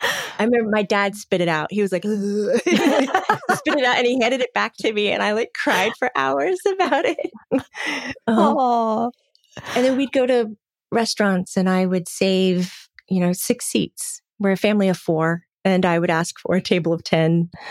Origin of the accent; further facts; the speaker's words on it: Florida, United States; I grew up in Central Florida.